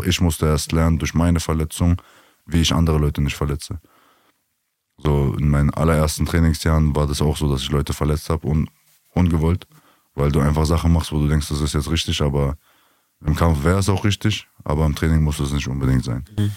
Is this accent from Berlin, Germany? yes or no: yes; Berlin, Germany; wir kommen ja aus Berlin, aus Deutschland